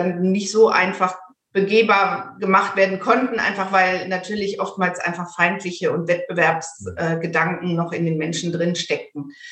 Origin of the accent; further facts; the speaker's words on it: Cologne, North Rhine-Westphalia, Germany; ich komme aus Köln und sitze in Köln und das ist schon eine Ecke weg zu euch.